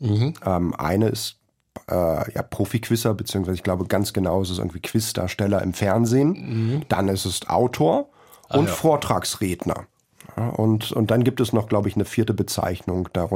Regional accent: Berlin, Germany; Ich bin in Friedenau, also in Schöneberg, geboren worden und ich bin sehr schön aufgewachsen.

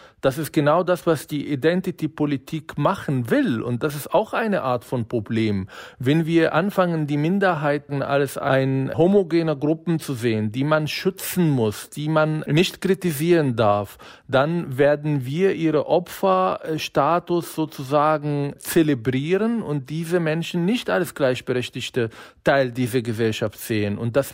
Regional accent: Israel; now in Germany; woher ich komme, wie ich aufgewachsen bin, was ich so in meiner Kindheit erlebt habe, wie war es in Israel, wie war es als Araber in Israel groß zu werden

